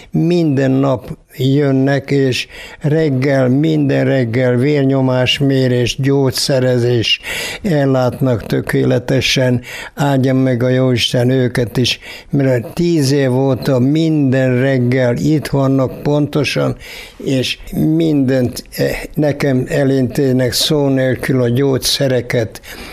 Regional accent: Kiskunhalas, Bács-Kiskun, Hungary; born there; 1921-ben születtem, itt Kiskunhalason.

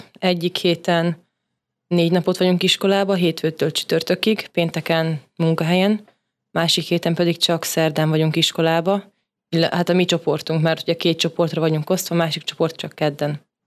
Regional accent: Kiskőrös, Bács-Kiskun, Hungary; Én Kiskörösről jöttem, én a Vattai középiskolai szakiskolában végeztem

